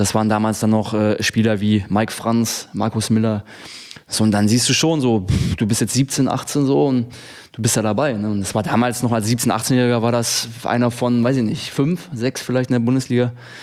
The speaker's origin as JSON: {"language": "German", "town": "Friedrichshafen", "region": "Baden-Württemberg", "country": "Germany", "said": "Als ich damals, wo ich herkomme, eben vom Bodensee, Friedrichshafen, dann nach Stuttgart gewechselt bin"}